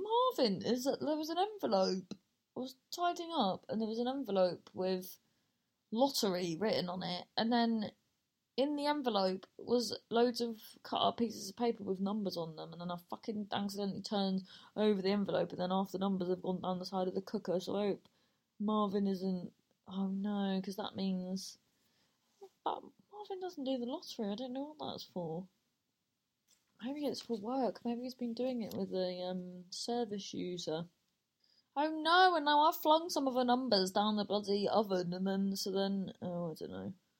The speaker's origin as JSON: {"language": "English", "region": "Wales", "country": "United Kingdom", "said": "And yeah, I'm Welsh after that."}